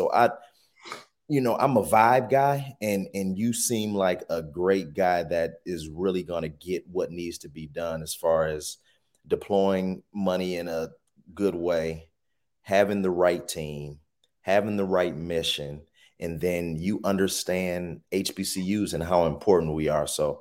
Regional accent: Cleveland, Ohio, United States; I grew up in Cleveland. I was a basketball player.

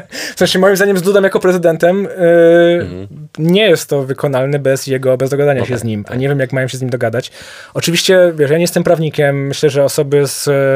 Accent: Poznań, Greater Poland Voivodeship, Poland; Ja jestem z Poznania oryginalnie.

